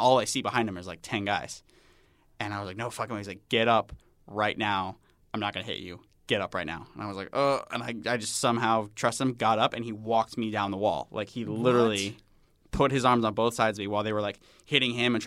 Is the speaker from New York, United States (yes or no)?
yes; Long Island, New York, United States; moved away as an adult; now in Los Angeles, United States; No, I'm like from Long Island.